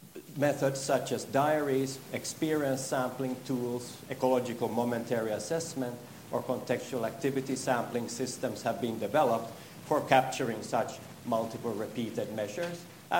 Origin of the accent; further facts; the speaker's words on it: Vaasa, Ostrobothnia, Finland; I'm not actually very far away from my birthplace. I grew up in Vasa and studied there at the Department of Education to be a primary school teacher.